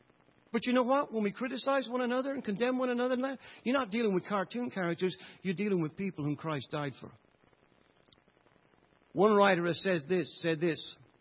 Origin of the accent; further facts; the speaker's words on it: Ireland; When I was growing up in Ireland, and even as I got older